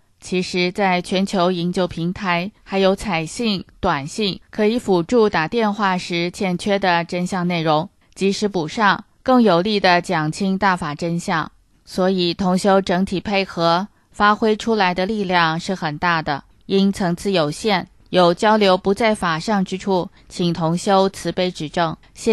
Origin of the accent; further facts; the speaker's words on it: China; 我说我是中国人，只会说普通话